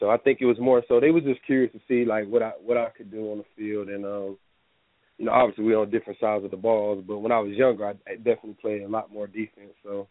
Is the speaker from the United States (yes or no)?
yes; Tennessee, United States; Yeah, I live, I grew up in Tennessee when I was younger